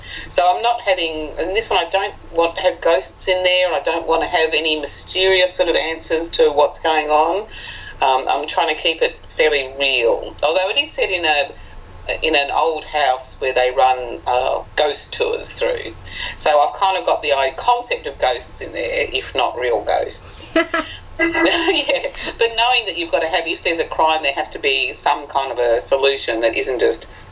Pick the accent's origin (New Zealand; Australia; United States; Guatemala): Australia; So I'm an Australian writer of horror and science fiction and crime recently.